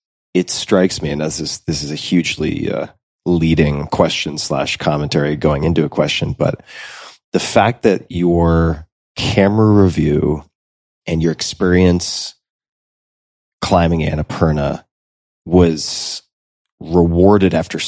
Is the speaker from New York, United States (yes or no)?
yes; Long Island, New York, United States; As a kid growing up on Long Island, like that was what you heard.